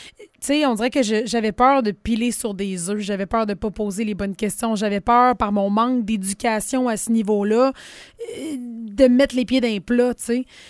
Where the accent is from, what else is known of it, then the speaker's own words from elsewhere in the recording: Quebec, Canada; j'ai de la famille sur la Côte-Nord. Je viens de la Côte-Nord